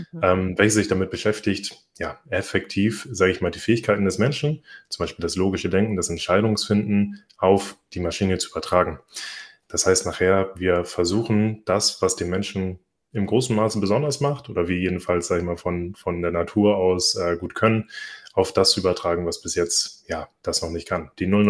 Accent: Itzehoe, Schleswig-Holstein, Germany; ich bin 24 Jahre alt, ich komme aus Itzehoe in Schleswig-Holstein und sitze jetzt gerade in einem Container hier in Oldenburg

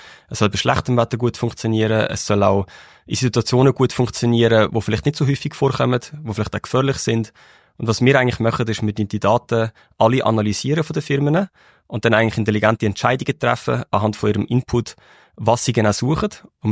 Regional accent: Lucerne, Switzerland; also born or lived in Zurich; Und ich bin in Luzern aufgewachsen

